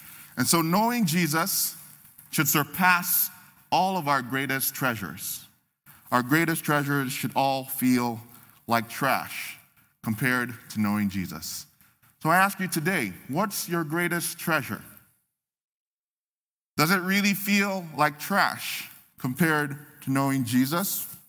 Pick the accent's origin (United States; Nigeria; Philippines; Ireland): Nigeria; I'm originally from Nigeria